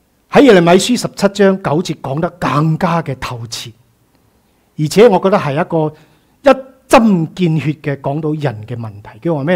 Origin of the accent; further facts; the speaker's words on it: China; 所谓我哋中国人有一句说话叫咩啊？